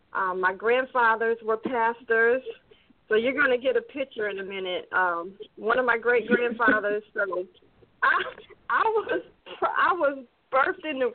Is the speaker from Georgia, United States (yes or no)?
yes; Albany, Georgia, United States; born there; also born or lived in North Carolina; Yes, I am here in North Carolina. I was born in Georgia. My dad was military. I'm a military brat. I was born over in Albany, Georgia.